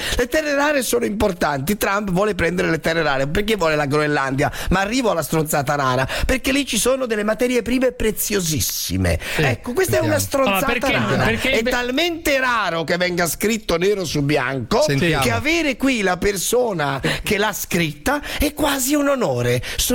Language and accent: Italian; Padua, Veneto, Italy; io sono di Padova, abbiamo due un po' più giovani di me